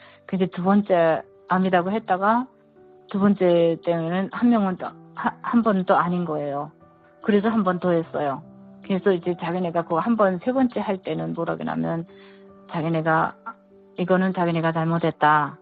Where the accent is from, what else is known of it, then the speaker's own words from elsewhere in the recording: North Korea; 제가 탈북자고